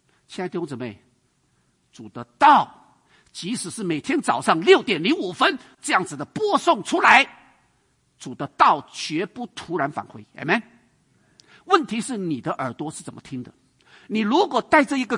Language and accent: Chinese; China; 弟兄姊妹，我们中国人其实啊最会听到，中国基督徒最会听到